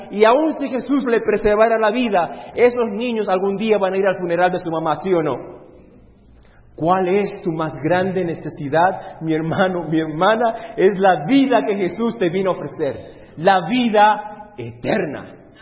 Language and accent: Spanish; Harrisburg, Pennsylvania, United States; Yo crecí en Harrisburg, Pennsylvania